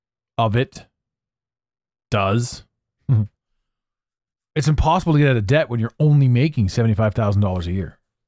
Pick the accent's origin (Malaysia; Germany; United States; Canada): Canada; I wanted to talk a little bit about a boot because we're Canadian.